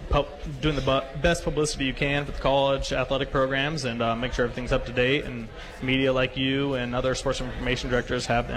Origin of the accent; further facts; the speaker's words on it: Harrison, Nebraska, United States; moved away as an adult; I grew up in Harrison, only 45 minutes away. I was ready to leave Shadron, leave the small town, go experience a big city for a while.